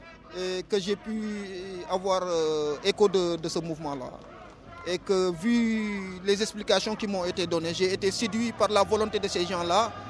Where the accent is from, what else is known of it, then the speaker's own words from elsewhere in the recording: Senegal; now in France; Je viens du Sénégal.